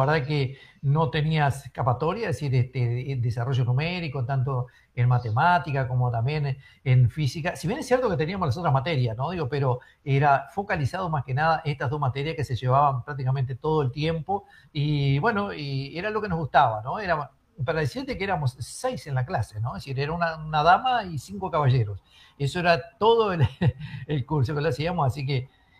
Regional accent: Sarandí del Yí, Durazno, Uruguay; yo primero que nada soy también del interior como tú, digo, soy del departamento de Durazno, de Sarandí allí

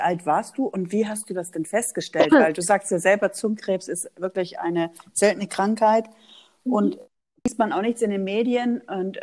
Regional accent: Northern Germany, Germany; Und ich bin aus Norddeutschland.

